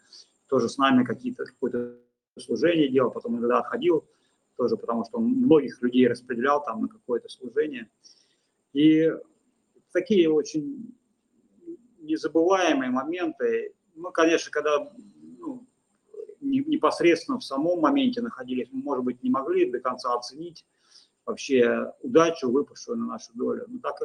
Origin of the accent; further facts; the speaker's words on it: Russia; на ломаном английском стали объяснять, что мы вот из России, что мы вот не знаем, куда податься